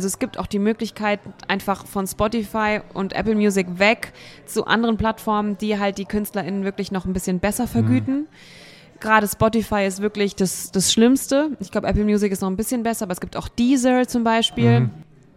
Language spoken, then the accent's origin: German; Wiesbaden, Hesse, Germany; Ich komme ja, wie gesagt, aus Wiesbaden. Der Rheingau ist nicht weit.